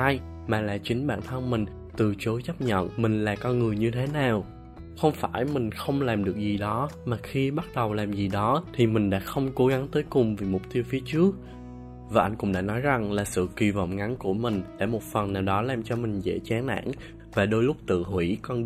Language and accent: Vietnamese; Phú Yên, Vietnam; mình sinh năm 2002. Mình sinh ra và lớn lên ở Phú Yên, nên đôi khi các bạn có thể sẽ nghe ra một vài từ địa phương.